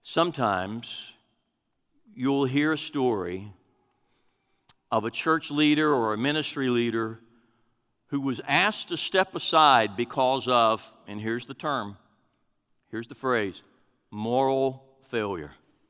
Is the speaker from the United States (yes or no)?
yes; United States; I'm a Christian first. I'm an American second.